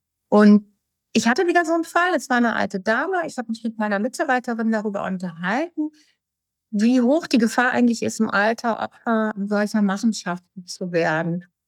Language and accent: German; Hamm, Germany; Ich komme ja aus Norden, aus Hamm, und bin schon im Säuglingsalter nach Sylt gefahren.